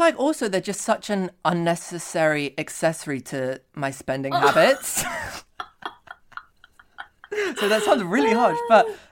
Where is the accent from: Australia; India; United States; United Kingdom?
United Kingdom; London; I'm from London.